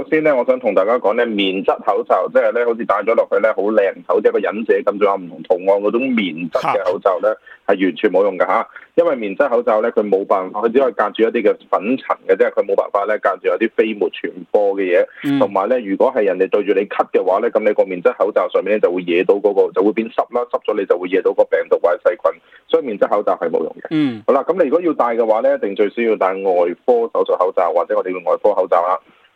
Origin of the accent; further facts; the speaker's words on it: Australia; 澳洲嘅貨源除咗我哋澳洲人訂之外咧